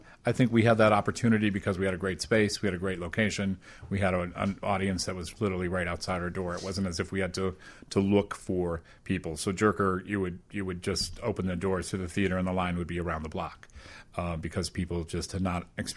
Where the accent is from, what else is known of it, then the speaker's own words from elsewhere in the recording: Lisle, Illinois, United States; Yeah, I grew up in Lisle, so my family's roots are here